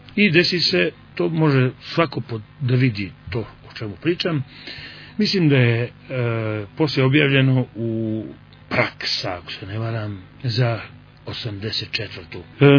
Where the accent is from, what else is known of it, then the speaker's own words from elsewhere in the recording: Montenegro; Ja sam Srbin i pišem se Srbin, ali mi to ne smeta da budem ponosni Crnogorac